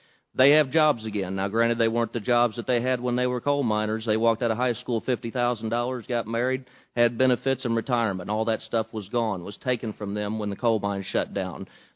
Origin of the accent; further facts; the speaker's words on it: Illinois, United States; I'm not from downstate Illinois. I'm from southern Illinois. I'm from coal country. I'm from Bloody Williamson.